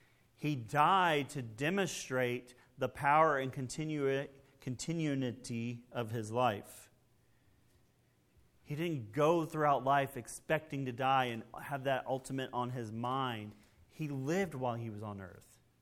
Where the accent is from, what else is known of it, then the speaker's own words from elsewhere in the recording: Texas, United States; Growing up in Texas, we would sometimes go to Dallas.